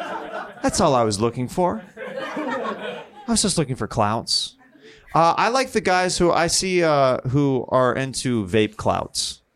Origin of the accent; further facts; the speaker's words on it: Kansas, United States; Because I grew up very religious, and I grew up in Kansas